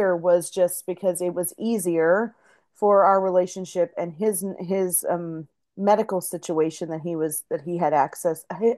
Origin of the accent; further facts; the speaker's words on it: Pennsylvania, United States; I knew that I didn't want to establish my life back home in where I grew up in Pennsylvania.